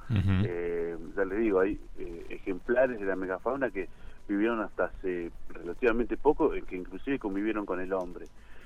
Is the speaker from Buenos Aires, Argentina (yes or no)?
no; Chos Malal, Neuquén, Argentina; los que somos de Chosmalal, sabemos que por ahí salís a caminar al campo